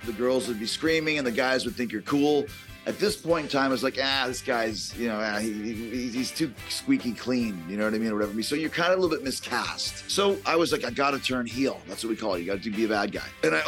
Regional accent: Winnipeg, Manitoba, Canada; I grew up in Canada, Winnipeg, Canada.

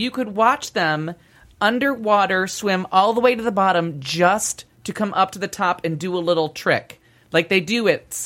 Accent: Niagara Falls, New York, United States; And growing up in Niagara Falls, which was, you know, Indian land, Native American culture, and we raped it.

